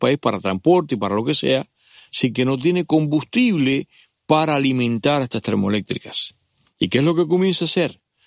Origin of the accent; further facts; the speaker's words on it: Cuba; moved away; yo me fui de Cuba hace más de 30 años